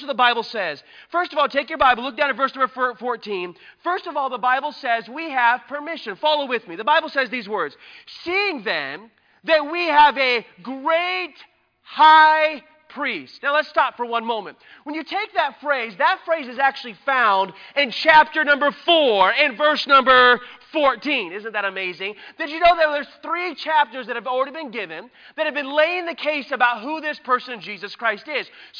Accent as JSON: {"language": "English", "town": "Tucson", "region": "Arizona", "country": "United States", "tie": "born or raised there", "lives_now": "Indiana, United States", "said": "I'm from Tucson, Arizona. I was raised in Arizona out west"}